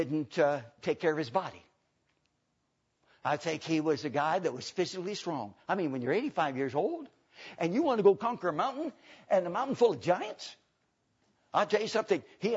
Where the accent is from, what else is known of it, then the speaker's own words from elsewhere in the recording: Spokane, Washington, United States; I'll probably go back to Spokane, my hometown. You don't have any good Bible reading churches there.